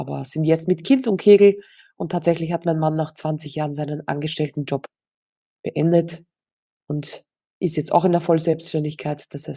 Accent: Austria; moved away as an adult; now in Spain; Ja, tatsächlich sind wir aus Österreich und haben das auch innerhalb von 3 Monaten entschieden.

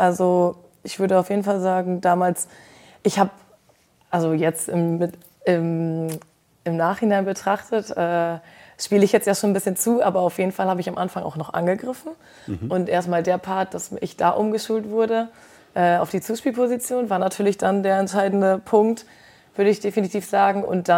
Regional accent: Lohne, Lower Saxony, Germany; now in Osnabrück, Germany; ich bin ein kleines Mädchen vom Dorf, wohne auf dem Bauernhof. Ja, ich komme aus Lohne und studiere ich Agrar in Osnabrück

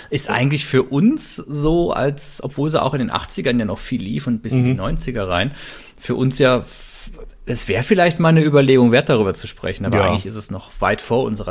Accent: Baden-Württemberg, Germany; bei uns, wo ich herkomme, da Baden-Württemberg die Ecke

